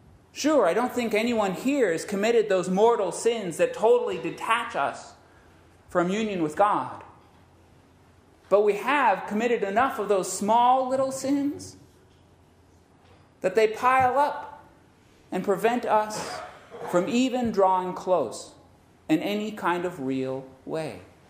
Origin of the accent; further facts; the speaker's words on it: California, United States; I grew up in California where we had big, long, you know, 7-9 inch long pine needles.